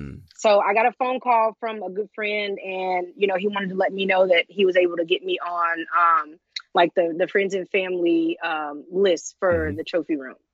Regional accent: Cincinnati, Ohio, United States; because I am from Cincinnati, Ohio. And, you know, it's basically something that just represents me and my city.

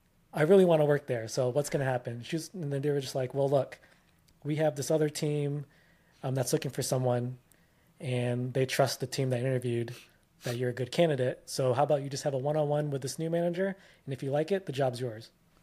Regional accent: Philippines; now in United States; obviously I'm Filipino. My parents would always

